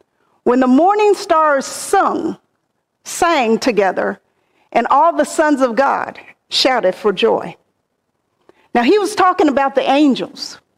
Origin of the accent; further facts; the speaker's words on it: Kansas, United States; a little girl, growing up in Kansas, I attended Sunday school. And it was because our daddy